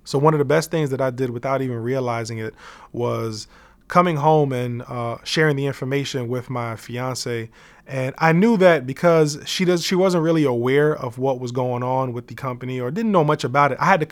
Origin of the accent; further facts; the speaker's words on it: Brooklyn, New York, United States; I'm from Brooklyn, New York.